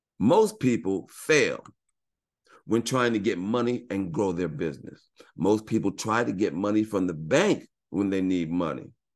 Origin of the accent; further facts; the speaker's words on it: New York, United States; I was born and raised in New York.